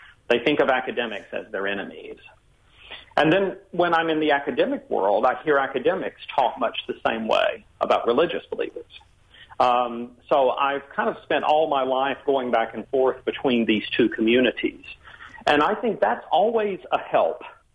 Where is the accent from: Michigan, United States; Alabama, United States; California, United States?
Alabama, United States; You know, I grew up in Alabama and didn't have a completely typical upbringing for someone of my generation. For instance, we were not really a religious family. But I know that world.